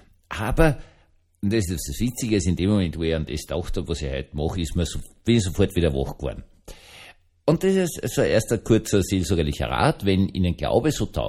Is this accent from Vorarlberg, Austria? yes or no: no; Vienna, Austria; Ich als Österreicher, gerade als Wiener, bin ja schon viel, viel emotionaler.